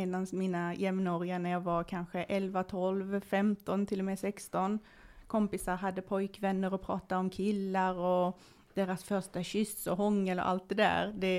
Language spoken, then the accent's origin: Swedish; Malmö, Skåne, Sweden; accent: Scanian; now in Stockholm, Sweden; Jag är uppvuxen i Malmö, men jag har bott i Stockholm i snart, vad blir det, 11 år. Men min skånska försvinner aldrig, känns det som.